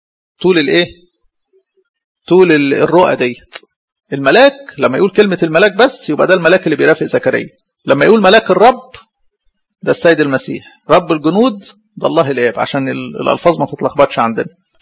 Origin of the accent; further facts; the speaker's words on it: Egypt; بلدنا مصر المحبوبة